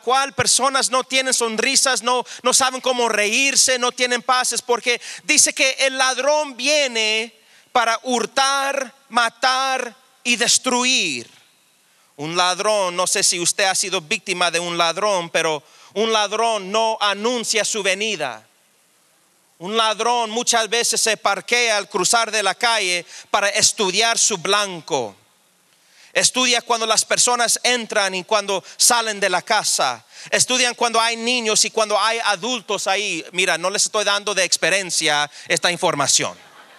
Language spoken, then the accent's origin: Spanish; Washington, United States; Soy de la tercera generación, mexicano, americano. Y creciendo en las escuelas en el estado de Washington, perdí mi español completamente.